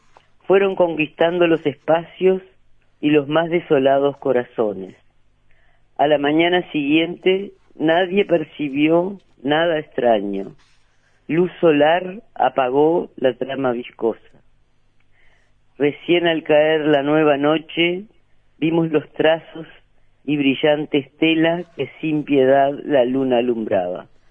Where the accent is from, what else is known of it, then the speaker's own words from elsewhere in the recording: Canelones, Uruguay; pues yo soy de Canelones, pero mi mamá era de Colonia